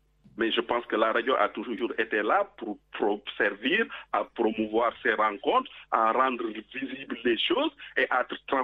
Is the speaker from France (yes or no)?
no; Dakar, Senegal; born there; je suis né à la Médina, marché Tilène, la Judo. Le carrefour de tout un monde. Donc, nous avons des Guéwel, des Diola, des Ndiago, des Guinéens, des Tukulor, des Dara.